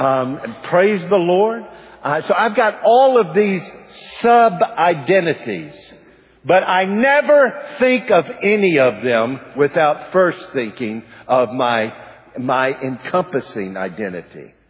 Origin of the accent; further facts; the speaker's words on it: United States; I mean, look, in God's sovereignty, I am an American.